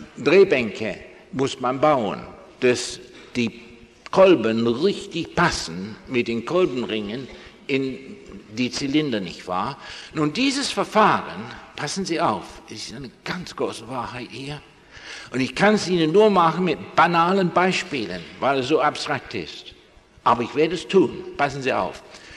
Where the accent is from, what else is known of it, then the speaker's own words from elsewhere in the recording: Abingdon, South East England, United Kingdom; German is a second language; now in Germany; bei MG in Abingdon, wo ich herkomme